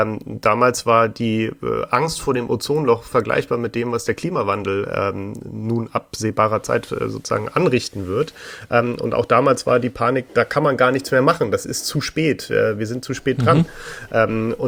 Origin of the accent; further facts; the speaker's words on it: Hamburg, Germany; born there; in Hamburg, wo ich geboren bin